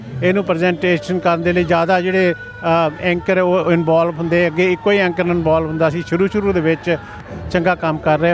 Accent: Hoshiarpur, Punjab, India; now in Australia; ਮੈਂ ਹੁਸ਼ਿਆਰਪੁਰ ਤੋਂ ਹਾਂ ਜੀ ਮਾਲਪੁਰ ਦੇ ਕੋਲ ਸਾਡਾ ਪਿੰਡ ਆ ਅਤੇ ਉੱਥੋਂ ਅਸੀਂ ਇੱਥੇ 1996 ਦੇ ਵਿੱਚ ਇੱਥੇ ਮਾਈਗ੍ਰੇਟ ਕੀਤੇ ਸੀ

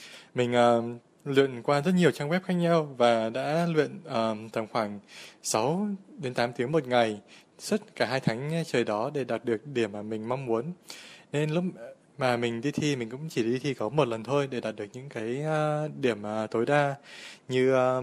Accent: Hanoi, Vietnam; moved away as an adult; now in Sydney, Australia; mình sinh ra và lớn lên tại Hà Nội và hiện tại thì mình đang sinh sống và làm việc ở Sydney.

